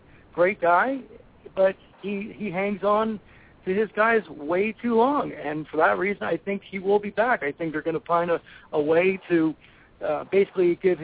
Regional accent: Allentown, Pennsylvania, United States; I grew up in Allentown, Pennsylvania, just about 60 miles north of Philly.

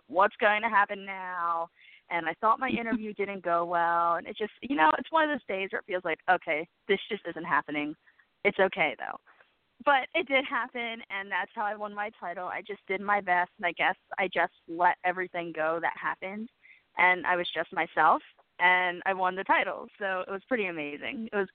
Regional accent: New Jersey, United States; we had a rental car, and I'm from South Jersey, and the ride was maybe a good 2.5 hours away.

